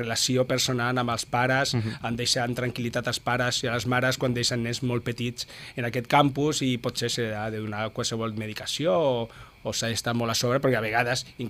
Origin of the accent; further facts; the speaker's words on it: Alicante, Valencian Community, Spain; moved away; Jo vaig vaig venir d'Alacant, que jo soc d'Alacant